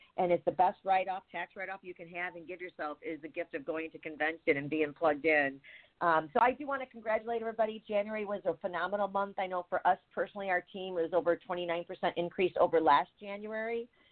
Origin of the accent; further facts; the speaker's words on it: Michigan, United States; Hi, I'm from Michigan, and it is snowing.